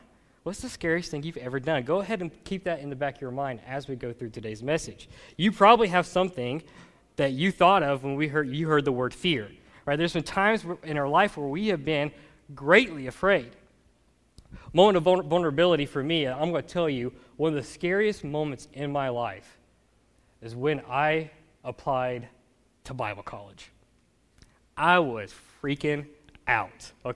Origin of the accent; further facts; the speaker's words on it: Raleigh, Mississippi, United States; so I remember growing up in Raleigh, Mississippi, little bitty town